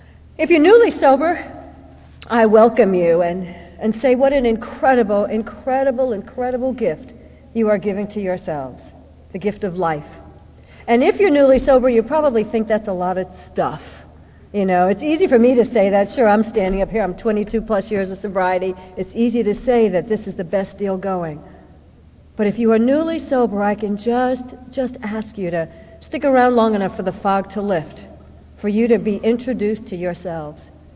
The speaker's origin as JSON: {"language": "English", "region": "the South", "country": "United States", "tie": "born or raised there", "said": "I was black, I was a girl, and I grew up in the South, and I was poor."}